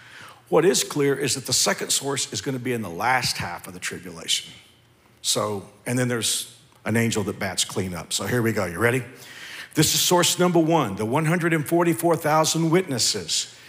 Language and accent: English; Texas, United States; You guys know I'm from Texas. I'm in Texas, where I'm from. High school football is the state religion of Texas.